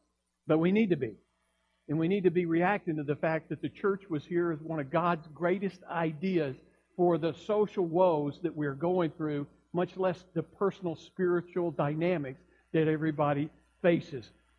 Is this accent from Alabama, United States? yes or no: yes; Alabama, United States; Because, you see, I grew up in Alabama. We didn't care.